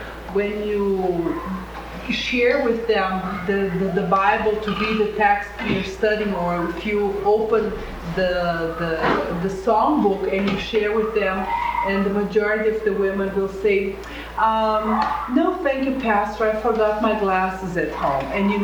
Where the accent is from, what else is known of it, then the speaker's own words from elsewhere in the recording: Brazil; I'm from Brazil.